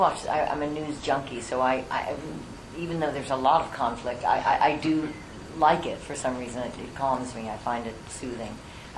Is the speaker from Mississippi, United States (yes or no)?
no; New Orleans, Louisiana, United States; I'm a Southern. I was born and raised in New Orleans. I'm a Southern girl through and through.